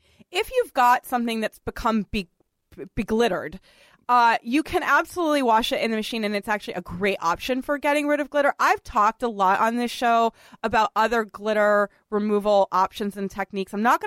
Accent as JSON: {"language": "English", "town": "Boston", "region": "Massachusetts", "country": "United States", "tie": "born or raised there", "moved": "as an adult", "said": "Richard and I are both from Boston, and we often talk about, you know, our sort of love of growing up in Boston."}